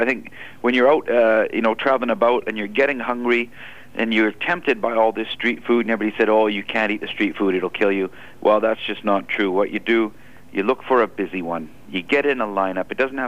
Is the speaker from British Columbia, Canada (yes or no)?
yes; Vancouver, British Columbia, Canada; Well, growing up in Vancouver is a pretty good start, about as good as a start as you could ask for.